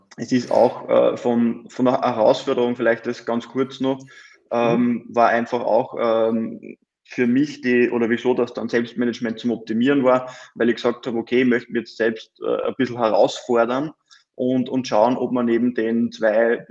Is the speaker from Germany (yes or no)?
no; Austria; die ganzen Lockdowns, die es ja bei uns in Österreich leider Gottes immer wieder gegeben hat